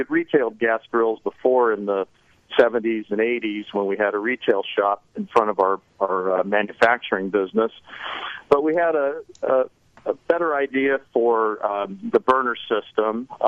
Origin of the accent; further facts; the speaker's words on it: Whittier, California, United States; Grew up in Whittier, California, which is halfway between downtown Los Angeles and Disneyland.